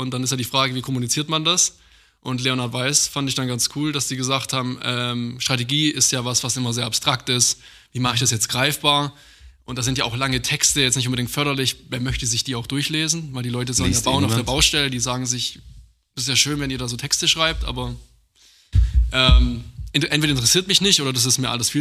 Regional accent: Lake Constance area, Germany; wenn ich jetzt in meine alte Heimat, Bodenseeregion fahre

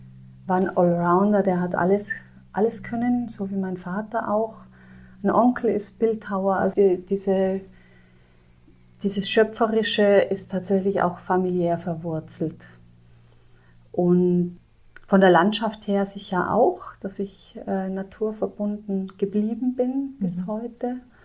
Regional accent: Trentino-Alto Adige, Italy; Also ich bin schon sehr naturverbunden durch meine Herkunft. Ich komme aus Südtirol

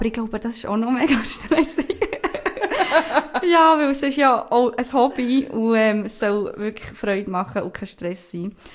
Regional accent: Basel, Basel-Stadt, Switzerland; also born or lived in Canton of Bern; ich bin aus dem Kanton Bern, ursprünglich von Basel. Vielleicht hört man das auch ein bisschen raus, ich weiss es nicht.

